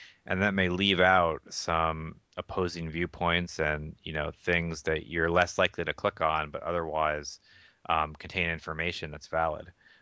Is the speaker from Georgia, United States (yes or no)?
yes; Atlanta, Georgia, United States; also born or lived in Philippines; So I grew up in Atlanta. I spent a couple years in Philippines before that, and then I went to college in Boston, Massachusetts at MIT.